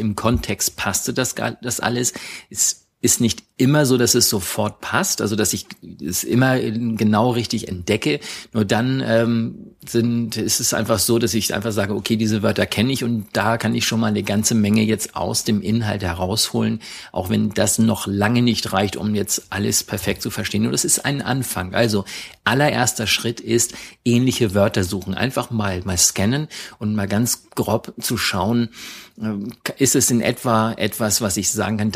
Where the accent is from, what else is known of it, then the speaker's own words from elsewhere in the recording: Germany; accent: Low German; first language Low German; meine Muttersprache Plattdeutsch, Niederdeutsch